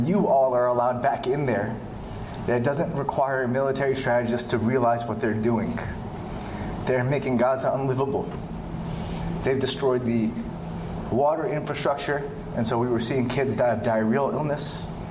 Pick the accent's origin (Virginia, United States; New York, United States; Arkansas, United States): Arkansas, United States; I come from Arkansas.